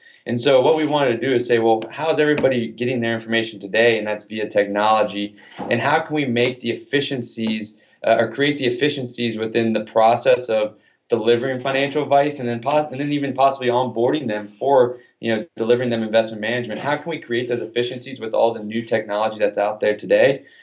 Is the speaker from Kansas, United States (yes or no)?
no; Atlanta, Georgia, United States; So I grew up in Atlanta.